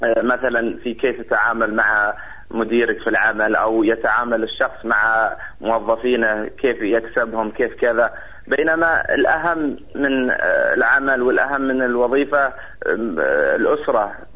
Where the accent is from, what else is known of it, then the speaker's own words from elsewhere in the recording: Saudi Arabia; عندنا في السعوديه وفي دول الخليج تقريبا الفحص الطبي قبل الزواج